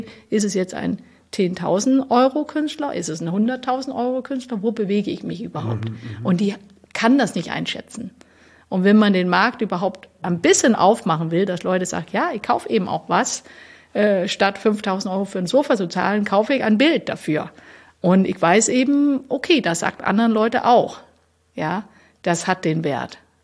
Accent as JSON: {"language": "German", "country": "Denmark", "said": "dass ich komme aus Dänemark und so weiter und so fort."}